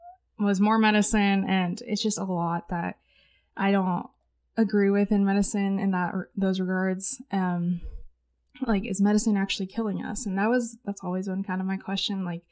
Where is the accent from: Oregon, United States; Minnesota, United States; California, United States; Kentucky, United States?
California, United States; San Diego; moved away as an adult; now in Las Vegas, United States; I've been in Vegas for about 6 years now. And I mean, I grew up in San Diego, but I moved here for college, and then I kind of stayed here after college, just because COVID hit.